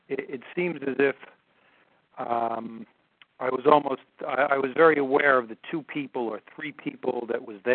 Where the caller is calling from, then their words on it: Clarks Summit, Pennsylvania, United States; I'm calling from Clark Summit, Pennsylvania.